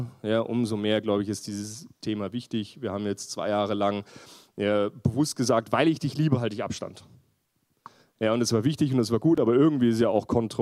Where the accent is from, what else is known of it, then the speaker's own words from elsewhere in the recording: Linz, Upper Austria, Austria; also born or lived in Vienna; ihr habt es eh schon gehört, bin Psychologe, bin aus Linz, war aber vorher in Wien.